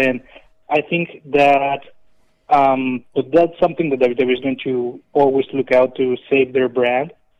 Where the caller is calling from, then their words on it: Tijuana, Baja California, Mexico; I'm from Tijuana, talking to you.